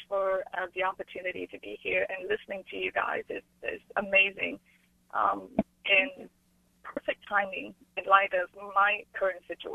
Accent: United States; I'm Vietnamese American, and we grew up as a Buddhist family.

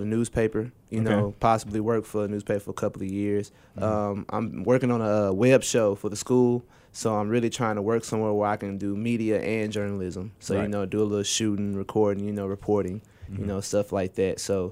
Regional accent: Texas, United States; I'm from East Texas, Texas County, Texas, born and raised.

